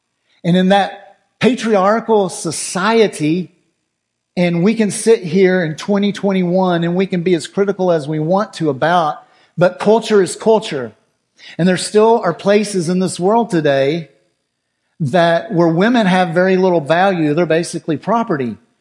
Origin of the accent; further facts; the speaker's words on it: Garland, Texas, United States; now in Owosso, United States; Garland will always be my hometown. But I love Owosso.